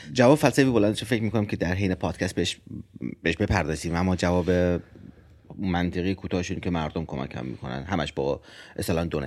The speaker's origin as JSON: {"language": "Persian", "town": "Mashhad", "region": "Razavi Khorasan", "country": "Iran", "tie": "born or raised there", "said": "مشهدم و اصالتا مال جنوب خراسانیم، مال بیرجندیم، ولی خب مشهد به دنیا اومدم، مشهد بزرگ شدم، سال 55 به دنیا اومدم"}